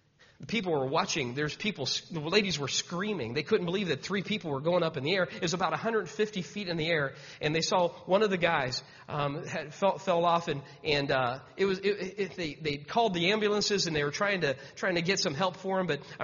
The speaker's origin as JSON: {"language": "English", "region": "Ohio", "country": "United States", "said": "I'm from Ohio"}